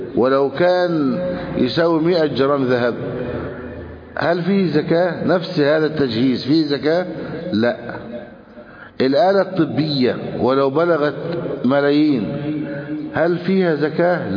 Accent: Egypt; بلادنا مصر

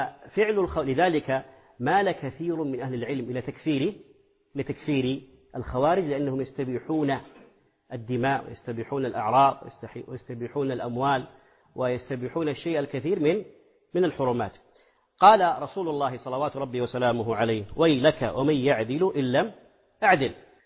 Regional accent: Saudi Arabia; عندنا في السعودية

